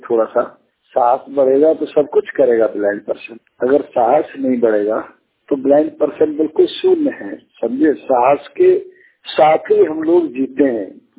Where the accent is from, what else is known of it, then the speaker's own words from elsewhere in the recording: Aligarh, Uttar Pradesh, India; मैं जिला अलीगढ़ का रहने वाला हूँ।